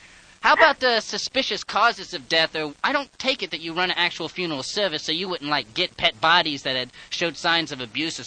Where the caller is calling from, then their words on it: Stanford, California, United States; I'm calling from Stanford, California.